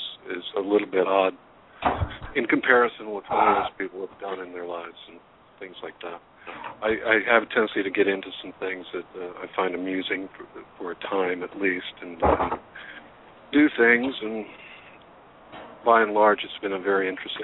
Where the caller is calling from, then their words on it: Georgia, United States; I'm calling from Georgia. I live at a landfill